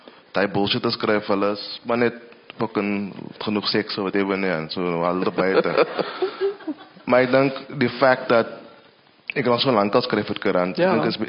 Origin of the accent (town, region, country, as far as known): Western Cape, South Africa; accent: Kaaps; first language Kaaps